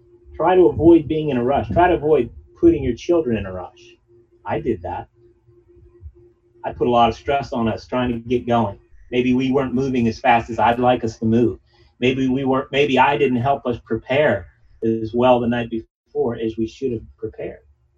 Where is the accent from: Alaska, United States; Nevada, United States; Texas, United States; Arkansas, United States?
Texas, United States; I'm from Texas. That's where I met him.